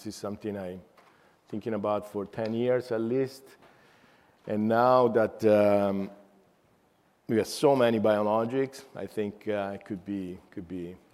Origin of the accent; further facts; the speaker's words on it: Italy; now in United States; So I'm from Italy. I came to the United States in 1984, and then first California, then Florida